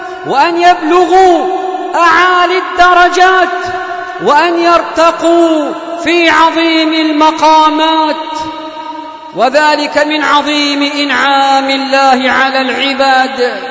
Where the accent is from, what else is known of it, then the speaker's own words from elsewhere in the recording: Yemen; بلادنا اليمن